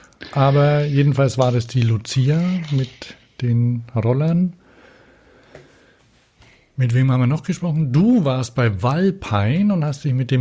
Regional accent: Prague, Czechia; Also ich komme aus Prag.

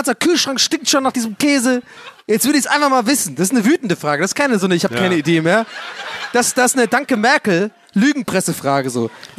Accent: Ireland; Ich komme aus Irland, ich kenne mich aus.

